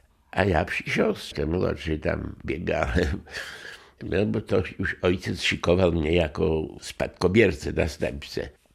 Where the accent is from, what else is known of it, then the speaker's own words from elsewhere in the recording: Janów, Podlaskie Voivodeship, Poland; Ja pochodzę z tych stron, z Białostoczyzny, z okolic Janowa, powiat Sokółka. I tam urodziłem się